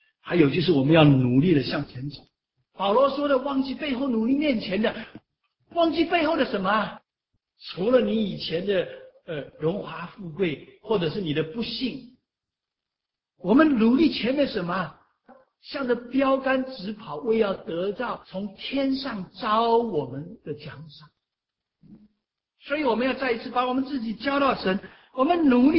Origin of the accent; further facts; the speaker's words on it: Taiwan; now in United States; 你看我从小是哈姆牛班长大，台湾学校有两种班，一种是升学班，一种是放牛班。